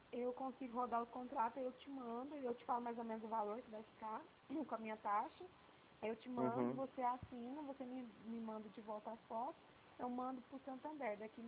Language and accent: Portuguese; Morrinhos, Goiás, Brazil; eu sou de Morrinhos